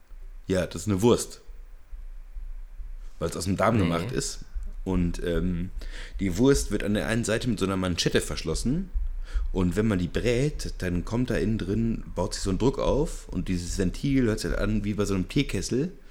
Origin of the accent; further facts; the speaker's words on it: North Rhine-Westphalia, Germany; Ja, tatsächlich, ich komme aus dem Siegerland, ne?